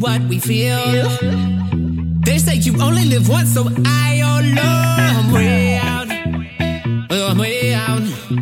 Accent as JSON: {"language": "English", "town": "Detroit", "region": "Michigan", "country": "United States", "tie": "born or raised there", "said": "But I grew up in Detroit, so you know I don't mind a little."}